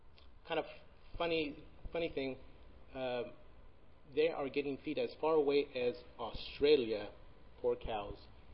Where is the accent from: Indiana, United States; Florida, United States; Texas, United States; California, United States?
California, United States; I am from Tulare County.